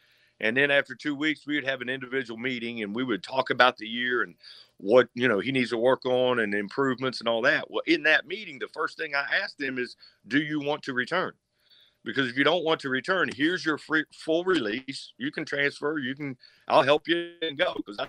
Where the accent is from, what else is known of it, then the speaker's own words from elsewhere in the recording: West Virginia, United States; to be right here in my hometown. This is where I grew up, and like you say, I'm a graduate of West Virginia State.